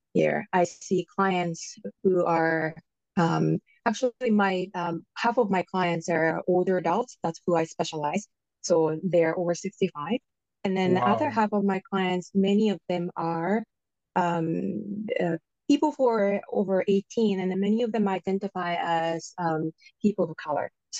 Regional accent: Japan; now in United States; I'm an immigrant from Japan, and I moved to the United States 25 years ago.

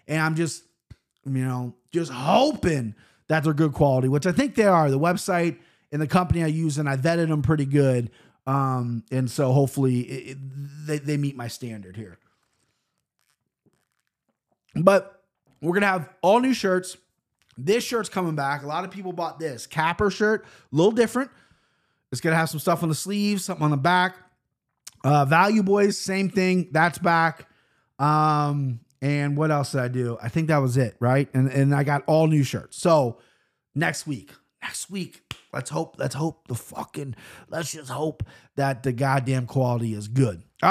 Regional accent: Cincinnati, Ohio, United States; first favorite city, Cincinnati, Ohio. Listen, I like my hometown. I love it. I love it here, okay?

